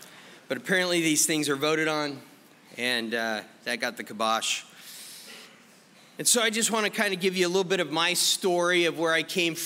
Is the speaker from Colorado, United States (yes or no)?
yes; Castle Rock, Colorado, United States; If you don't know me … I'm from Castle Rock, Colorado.